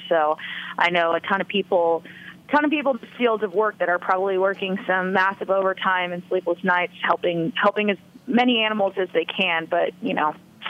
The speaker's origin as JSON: {"language": "English", "region": "California", "country": "United States", "said": "because I have so many friends from Florida, but I'm from California, so I have all my friends there."}